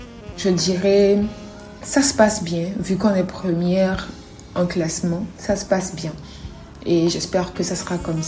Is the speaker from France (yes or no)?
no; Togo; en tant que Togolaise